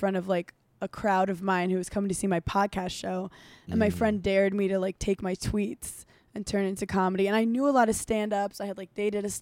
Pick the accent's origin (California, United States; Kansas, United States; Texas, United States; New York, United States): New York, United States; New York City; he thought I was like … or something because I'm this girl from Brooklyn.